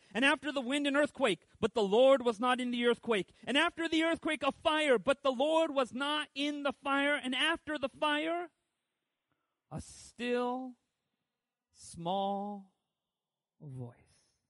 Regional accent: California, United States; I grew up in Southern California. You want to know the biggest animals in Southern California? Chihuahuas? And pigeons. Those are the biggest animals. That's what we have in Orange County.

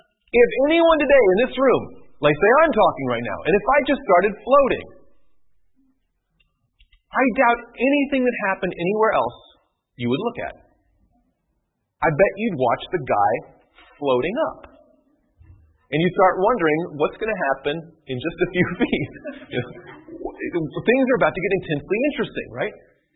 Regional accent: the South, United States; Now, I'm from the South. You think about something being quick as green lightning.

